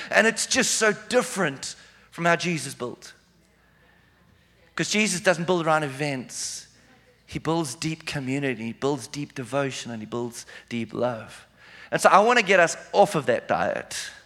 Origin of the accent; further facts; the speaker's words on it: South Africa; moved away as an adult; if you're a visitor. I hail from South Africa, the southern tip of Africa. We've been here now for just over a year.